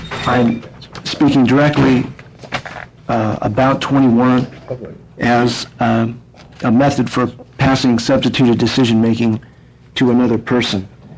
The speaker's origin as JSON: {"language": "English", "town": "Portland", "region": "Oregon", "country": "United States", "said": "Good evening. … I'm from Portland."}